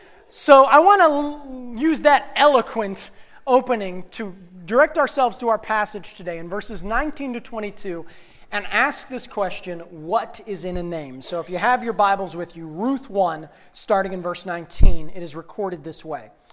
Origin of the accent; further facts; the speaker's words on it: Mentor, Ohio, United States; growing up in Mentor, Ohio, most 6th, 7th grade boys played bantam football for the community.